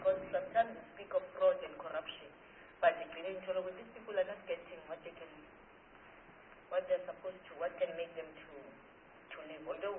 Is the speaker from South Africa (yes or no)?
yes; Buzini, Mpumalanga, South Africa; I'm coming from Buzini, I don't know whether you know Buzini in Mpumalanga, which is bordering Maputo.